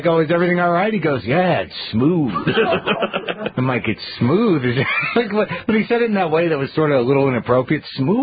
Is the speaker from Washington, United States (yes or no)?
no; Albuquerque, New Mexico, United States; I'd like to say hi to Albuquerque, New Mexico, my hometown